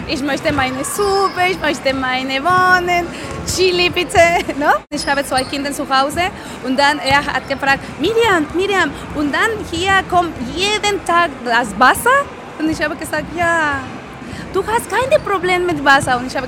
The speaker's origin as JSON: {"language": "German", "region": "Oaxaca", "country": "Mexico", "tie": "born or raised there", "second_language": "German", "lives_now": "Germany", "said": "Ich komme aus Oaxaca und ich habe aufgewachsen in meinem Land mit Basketball."}